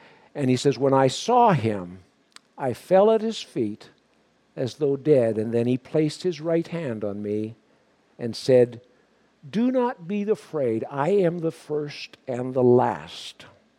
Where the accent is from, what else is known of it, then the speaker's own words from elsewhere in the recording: Homewood, Manitoba, Canada; my hometown of Homewood. I don't know whether you know where that is. It's in Manitoba.